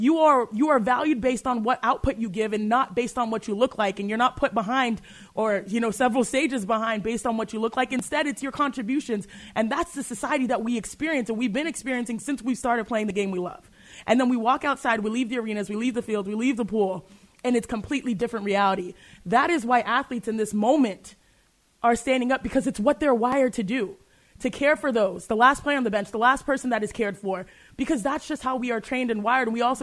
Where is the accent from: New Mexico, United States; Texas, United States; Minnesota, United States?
Texas, United States; I grew up in Texas, and I love Texas. That's my state. I'm proud of my state.